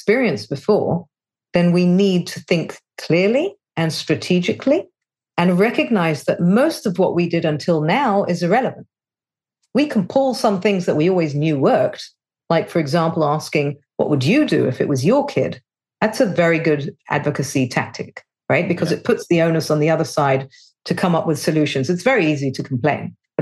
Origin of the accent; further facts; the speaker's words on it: England, United Kingdom; now in Israel; I'm originally from England. I don't live in England, and I live in Israel